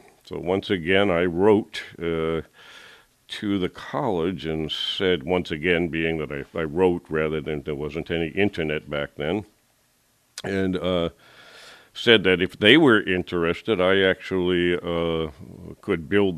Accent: North Attleboro, Massachusetts, United States; Yeah, originally from a little town called North Attleboro, Massachusetts. Jewelry industry is what was big down there.

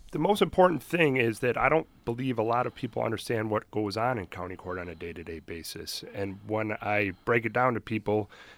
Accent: Greece, New York, United States; I started out here locally, born and raised in Greece, went to school, law school in Maryland.

